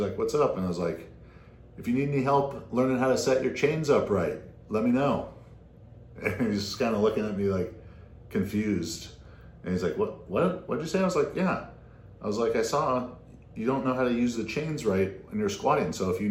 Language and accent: English; California, United States; growing up in Orange County, he trained out at different places